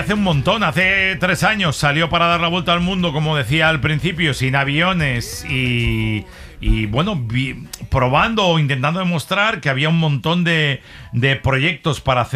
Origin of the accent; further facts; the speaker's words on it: La Alberca, Castile and León, Spain; a Alberca, ahí en Salamanca, en mi pueblo